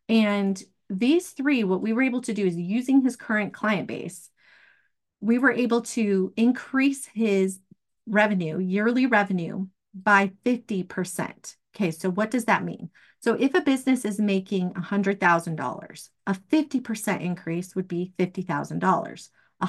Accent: Arizona, United States; now in Idaho, United States; He learned his craft in Idaho, where I'm from, or where I live now, I guess. I'm actually from Arizona

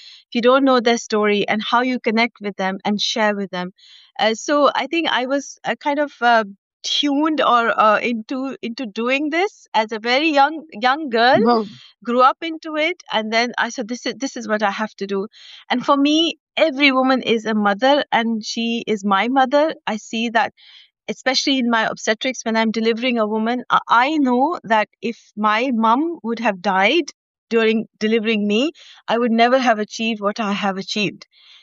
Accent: Pakistan; We are six sisters, and growing up in Pakistan in a household of six sisters

